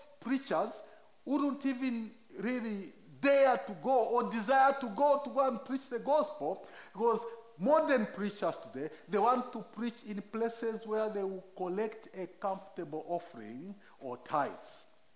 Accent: Zambia; English is a second language; Zambia has 73 different languages, English being the local language, but I was able to speak in my mother tongue and preach the gospel there.

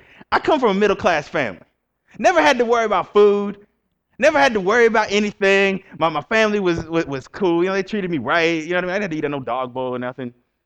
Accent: Atlanta, Georgia, United States; Because I come from the Bible Belt. I come from Atlanta, Georgia. So everybody kind of has this church culture.

